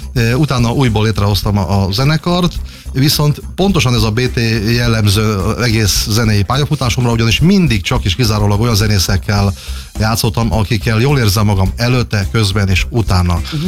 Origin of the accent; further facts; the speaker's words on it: Zakarpattia Oblast, Ukraine; now in Hungary; Annyit tudni kell, hogy én kárpátaljai származású vagyok. Ahogy átjöttem Magyarországra